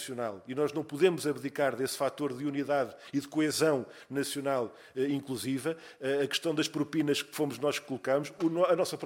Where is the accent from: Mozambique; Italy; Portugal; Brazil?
Portugal; cá estaremos, enquanto portugueses, enquanto país